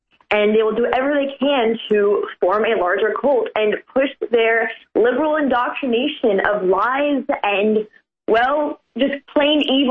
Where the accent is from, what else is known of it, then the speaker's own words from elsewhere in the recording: Berkeley, California, United States; This is what I grew up with. I grew up in Berkeley, actually.